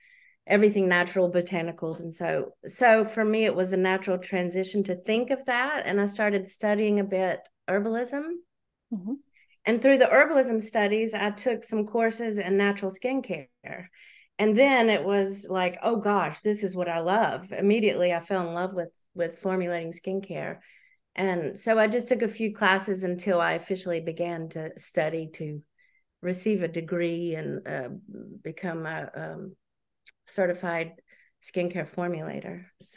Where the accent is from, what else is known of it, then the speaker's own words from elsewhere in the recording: United States; now in Netherlands; Well, I'm American, but I have a Dutch husband, and we've lived in the Netherlands for almost 14 years. So, I do speak Dutch, but it's not such a comfortable language, honestly, for me.